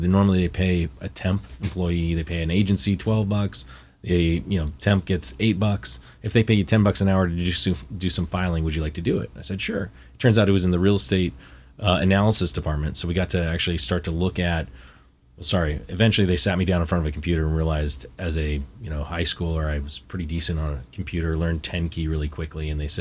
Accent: San Diego, California, United States; I grew up in San Diego, which actually happens to be the home of Jack in the Box Corporate

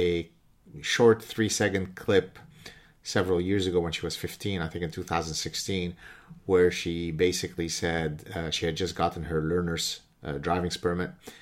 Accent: Lebanon; the victimhood that I went through growing up in Lebanon as a Lebanese Jew

